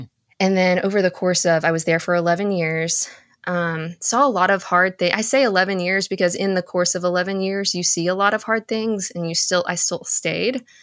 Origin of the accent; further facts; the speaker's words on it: Texas, United States; I'm a Filipina American. My mother immigrated from the Philippines to Texas, of all places, in the 1980s.